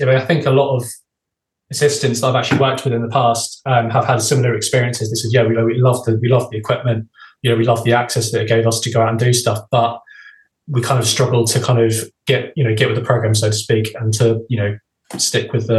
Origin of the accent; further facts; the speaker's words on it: Jersey; And he knew I was from Jersey.